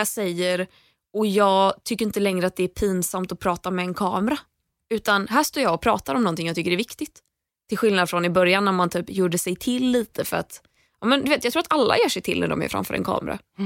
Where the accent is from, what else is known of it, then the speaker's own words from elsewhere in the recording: Gothenburg, Västra Götaland County, Sweden; accent: Gothenburg; För att jag är ju från Göteborg.